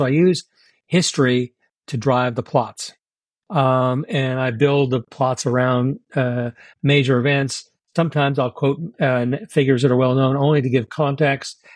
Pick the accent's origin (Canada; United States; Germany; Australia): Germany; I was growing up in Germany. It was very soon after World War II